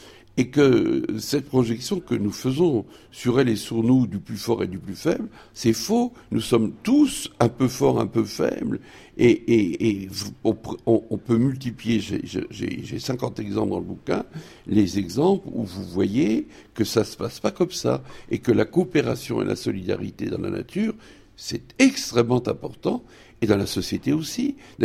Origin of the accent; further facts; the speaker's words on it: Grand Est, France; Je suis Lorrain